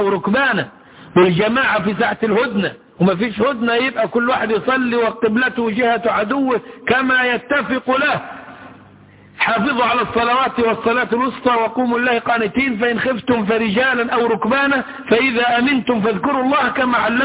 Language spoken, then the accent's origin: Arabic; Upper Egypt, Egypt; عندنا في الصعيد